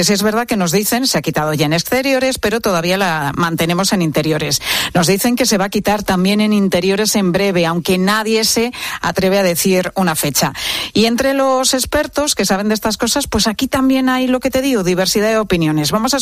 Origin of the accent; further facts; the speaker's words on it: Spain; Que cuando nos confinan, yo fui de las españolas que no tenía ni una sola mascarilla.